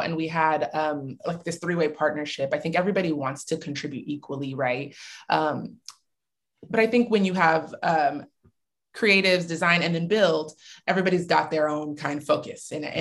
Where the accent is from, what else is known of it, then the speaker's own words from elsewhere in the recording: California, United States; I am originally from the Bay Area. I've been down here almost a decade now, maybe. And I love all things California.